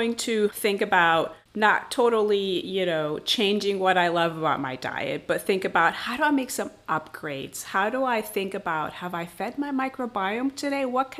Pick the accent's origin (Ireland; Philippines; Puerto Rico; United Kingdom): Puerto Rico; San Juan; I'm from San Juan, Puerto Rico. So I grew up on an island eating, you know, Hispanic foods.